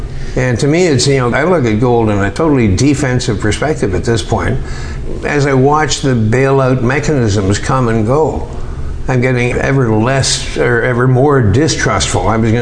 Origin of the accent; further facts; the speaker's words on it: Canada; Being a Canadian